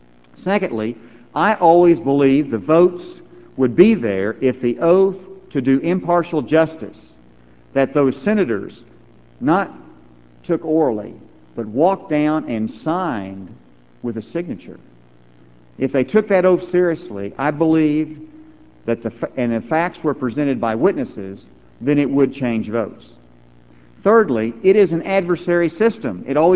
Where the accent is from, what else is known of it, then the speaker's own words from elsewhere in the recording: Arkansas, United States; It was pointed out in the introduction that the fact that I'm from Arkansas, it does not necessarily make good political sense for me to be a manager.